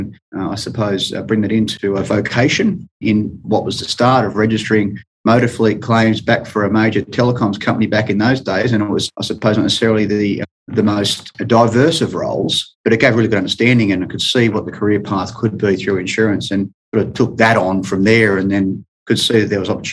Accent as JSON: {"language": "English", "town": "Sydney", "region": "New South Wales", "country": "Australia", "tie": "born or raised there", "said": "Grew up in the Hills District of New South Wales, Sydney. So one of three boys, luckily enough for my parents, general schooling, straight through"}